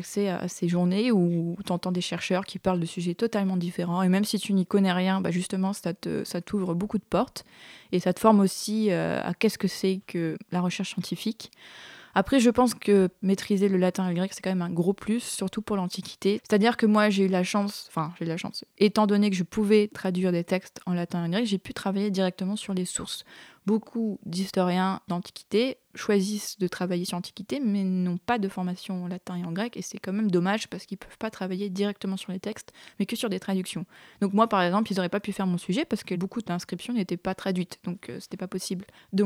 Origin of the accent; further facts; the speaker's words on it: French Polynesia; moved away as an adult; je viens de Tahiti. Ah. Et j'ai grandi là-bas jusqu'à mes 18 ans.